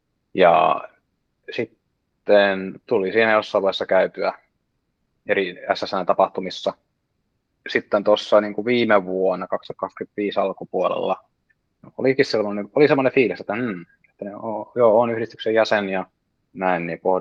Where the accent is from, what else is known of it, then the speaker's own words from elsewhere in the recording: Turku, Southwest Finland, Finland; Turkulainen opiskelija ja opiskelen tällä hetkellä merenkulkutekniikkaa AMKissa